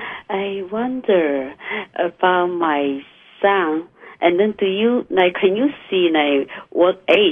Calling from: New York City, New York, United States; From New York.

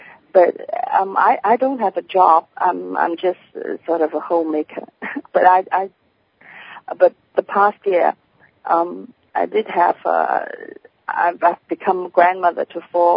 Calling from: Hong Kong; I'm calling from Hong Kong, that's why I'm saying good morning.

